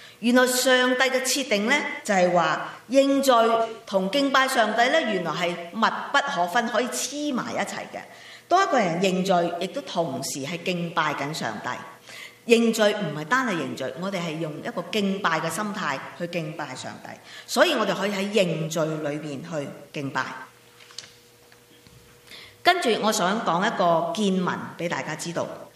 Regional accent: China; 我们中国人就是叫它做

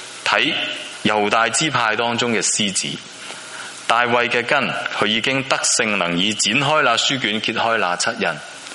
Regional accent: China; 我们中国人，我们用十二生肖去定历法

